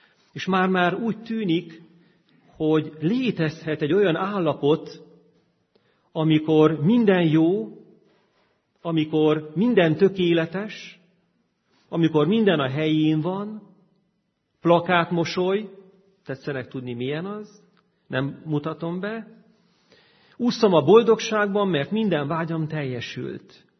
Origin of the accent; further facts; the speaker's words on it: Transylvania, Romania; én Erdélyben nőttem föl, ott sokkal rosszabb volt a helyzet